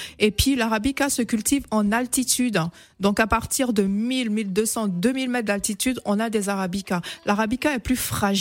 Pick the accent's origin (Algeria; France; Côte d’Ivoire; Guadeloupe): Côte d’Ivoire; un secteur d'activité qui me rappellerait en fait mon pays d'origine